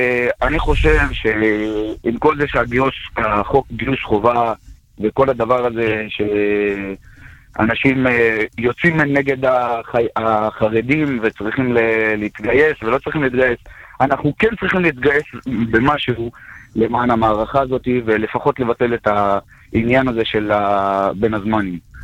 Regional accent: Haifa, Haifa District, Israel

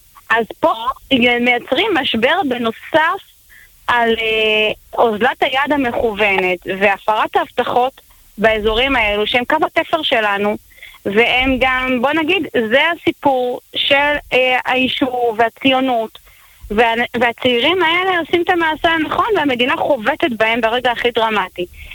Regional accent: Northern District, Israel; ואני כצפונית במקור, אני ממש מבינה את זה

